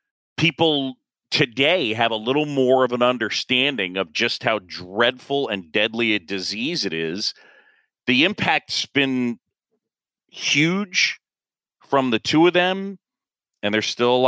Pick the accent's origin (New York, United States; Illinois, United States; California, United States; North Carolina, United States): New York, United States; New York City; I grew up in New York City. I moved to Roosevelt Island, this funky little community.